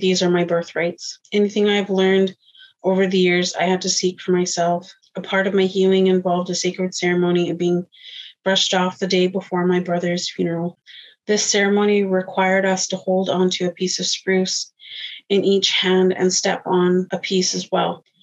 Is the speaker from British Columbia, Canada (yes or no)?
yes; British Columbia, Canada; I am from the Tlaokwit First Nation. I'm a descendant of residential school survivors. My parents attended the Christie Residential School located on Mears Island near Tofino, BC.